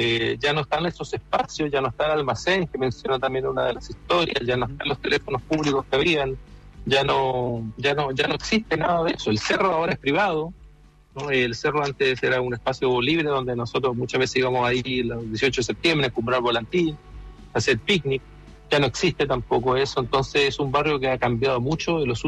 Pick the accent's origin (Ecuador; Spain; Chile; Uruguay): Chile; now in Seattle, United States; Así que me encantaría volver lo antes posible a Chile y poder hacer algo allá también.